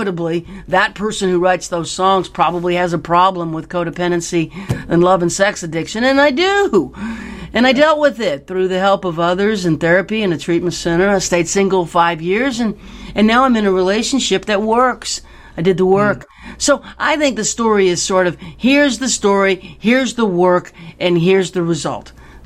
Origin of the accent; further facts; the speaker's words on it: New Orleans, Louisiana, United States; I said that because I was giving the audience credentials that I am from New Orleans.